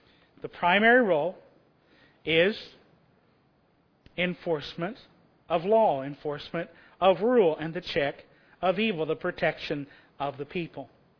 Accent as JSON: {"language": "English", "country": "United States", "said": "Part of the reason I don't like it is because I'm an American. I live in the land of the free and the home of the brave."}